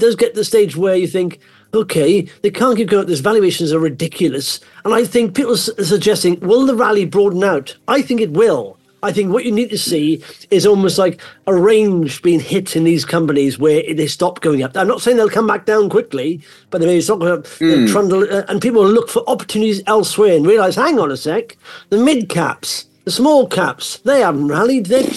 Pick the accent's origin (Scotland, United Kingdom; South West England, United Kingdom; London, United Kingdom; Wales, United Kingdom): Wales, United Kingdom; being a Welshman